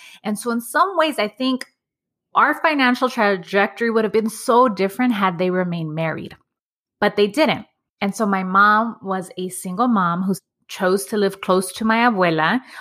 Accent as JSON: {"language": "English", "town": "Los Angeles", "region": "California", "country": "United States", "tie": "born or raised there", "said": "That experience was in a pueblo. I grew up in Los Angeles. I grew up in Echo Park. And yet that's what my household experience was like."}